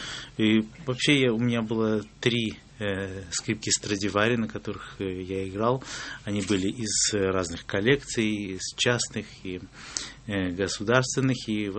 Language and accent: Russian; Siberia, Russia; и Вадик Репин, мой коллега, и Антон Бараховский, мы все выходцы из Сибири